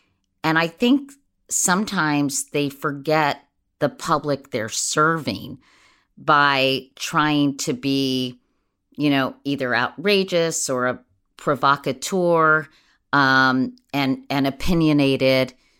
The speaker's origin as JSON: {"language": "English", "town": "Washington", "region": "District of Columbia", "country": "United States", "tie": "born or raised there", "said": "In my case, it was WMAL growing up in Washington, D.C., or at least in the D.C. area."}